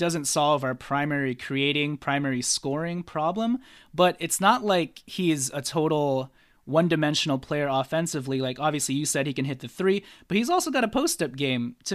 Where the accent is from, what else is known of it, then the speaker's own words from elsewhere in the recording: Philippines; English is a second language; I'm Filipino, okay? I mess up idioms a lot.